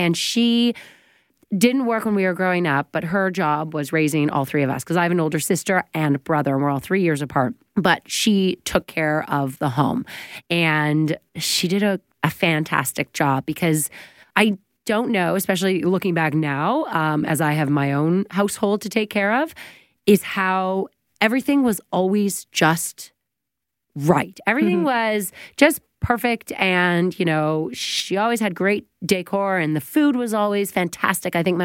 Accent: Oakville, Ontario, Canada; They both live in the same town. We're all from Oakville.

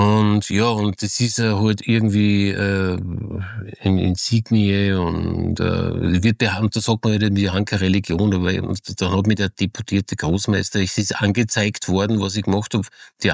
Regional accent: Salzburg, Austria; ich bin ein Salzburger Lokalredakteur, der über Essen schreibt

